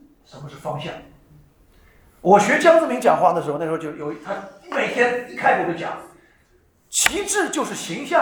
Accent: China; 我小的时候，我在中国大陆长大的

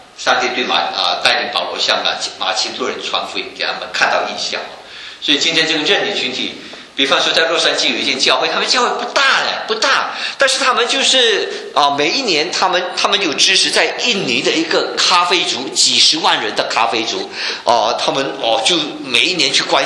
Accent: Malaysia; 我们那边有几万名从外地来的这些外劳

